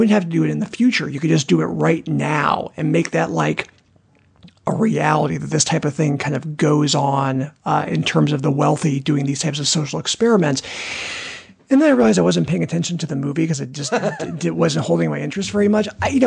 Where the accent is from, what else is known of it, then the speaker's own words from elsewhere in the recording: Illinois, United States; Because Will and I grew up in Illinois, I always bond with other people from Illinois about pork bellies, because when you grow up in Illinois, you hear about pork bellies a lot.